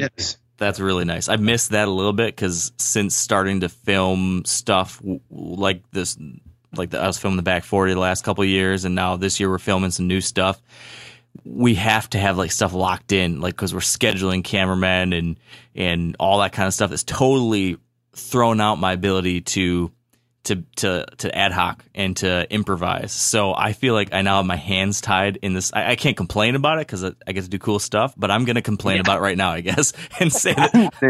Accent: Michigan, United States; accent: Michigan; They're sick of hearing my stupid Michigan accent and talking about all the weird things we do up here.

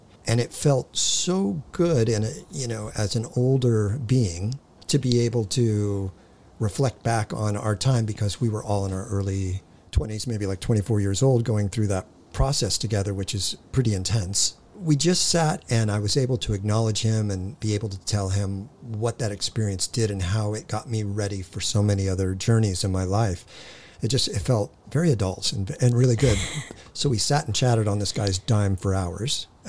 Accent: Hawthorne, California, United States; born there; I was born in Hawthorne. I'd still call that L.A.

